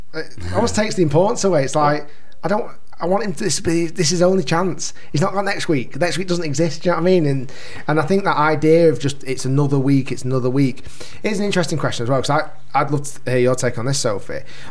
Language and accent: English; Australia; like the Rippers, that we're all from Australia, that kind of makes sense. Because you're like, well, that's my team, that's who I'm from.